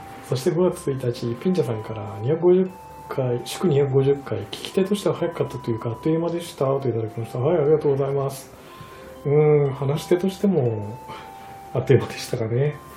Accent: Izumo, Shimane, Japan; 私の地元、出雲なんですけど、

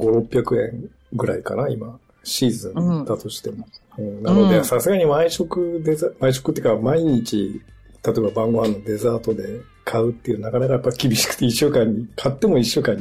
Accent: Shimane, Japan; 私ちょっと島根出身なんで、イントネーションが変なんですけど、いちごじゃなくて、いちごになっちゃうんですよ、あっちだと。

